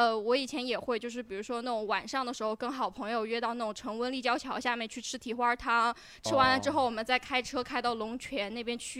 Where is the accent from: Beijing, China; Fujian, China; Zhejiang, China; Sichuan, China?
Sichuan, China; Chengdu; 然后呢，就是回到成都这个板块，因为我是成都人，我感觉就是我的生活环境哈